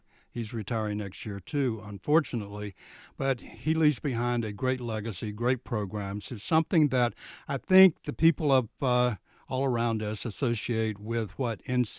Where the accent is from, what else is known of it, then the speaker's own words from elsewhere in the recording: Lakeland, Florida, United States; I grew up in Lakeland, Florida, was surrounded by great Frank Lloyd Wright architecture in Florida Southern College